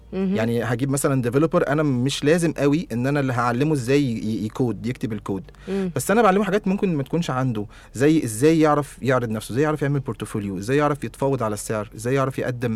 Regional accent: Egypt; طب ليه ناس بره بتاخد فلوس اكتر مني انا كمصري؟

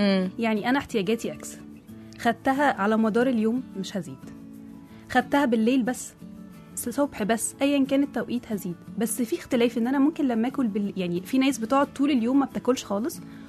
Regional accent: Egypt; بس إحنا مفهومنا كمصريين يعني إن أنا بخس

